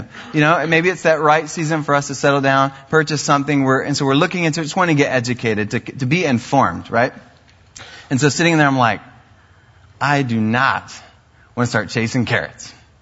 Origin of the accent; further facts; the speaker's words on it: Pensacola, Florida, United States; Growing up in Pensacola, youngest of four boys, I was a troublemaker.